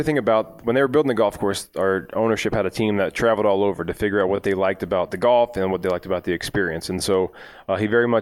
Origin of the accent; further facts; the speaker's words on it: Texas, United States; So I'm originally from Texas. My wife and her family are from this area.